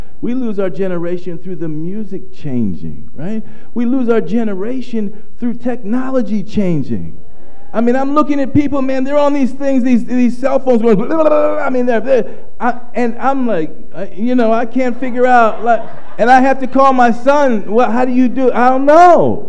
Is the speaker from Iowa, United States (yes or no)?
no; San Jose, California, United States; now in New York metropolitan area, United States; I moved from San Jose, California, here to the New York metropolitan area in 1983. He said, "You look good." But I miss my home. I'm a California boy.